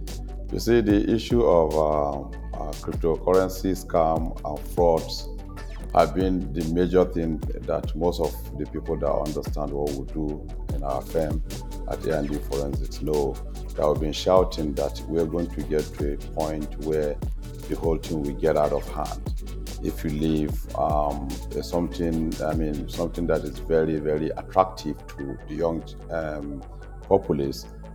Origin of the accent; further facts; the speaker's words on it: Nigeria; I see myself as an orphan, as a Nigerian.